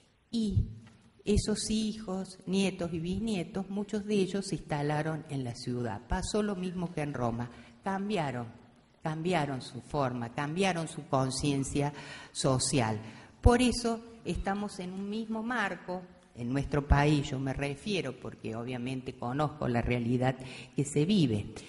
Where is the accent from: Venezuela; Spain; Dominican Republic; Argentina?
Argentina; Actualmente, yo lo enfoco en mi país, cómo sería la situación en Argentina